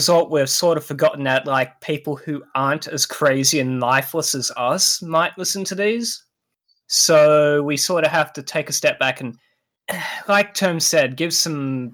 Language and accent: English; Australia; it's simply referring to me as the Aussie or that fucking Aussie.